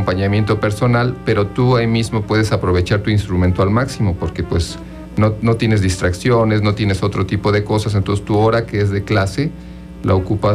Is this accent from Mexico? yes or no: yes; Cuernavaca, Morelos, Mexico; Somos de aquí, de Aguatepec, somos aquí vecinos, bueno, Cuernavaca